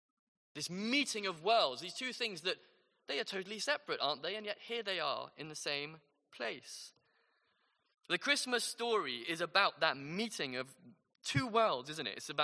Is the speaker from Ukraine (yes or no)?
no; St Albans, East of England, United Kingdom; That happened in where my hometown, St. Albans, where I was born.